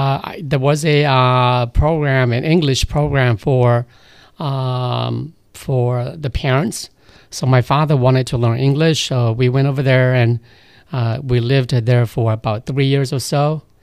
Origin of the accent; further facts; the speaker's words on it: Fresno, California, United States; I am a Fresno native. I grew up in Fresno and just kind of left Fresno in 1986, but I came back in 2007, so I'm here now.